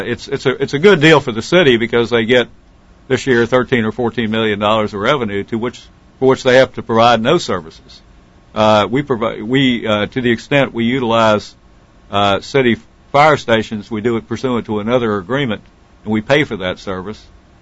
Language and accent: English; Pulaski, Virginia, United States; also born or lived in Montgomery County, Virginia; By the way, I grew up in Pulaski, Virginia, and Montgomery, and also in Montgomery County earlier, so I'm from Southwest Virginia.